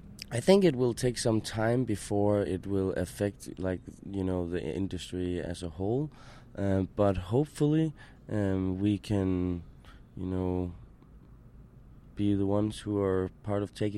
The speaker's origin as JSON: {"language": "English", "country": "Denmark", "second_language": "English", "said": "I'm from Denmark, and our office is based in Copenhagen."}